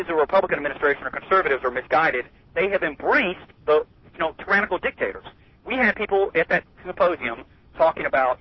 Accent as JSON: {"language": "English", "town": "Rome", "region": "Georgia", "country": "United States", "said": "Well, actually, I'm actually from Rome, north of there."}